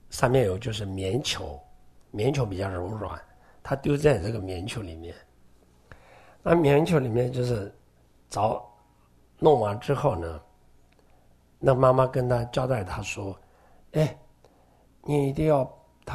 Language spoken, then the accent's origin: Chinese; Tibet, China; 那你既然我们西藏人的父母的概念的话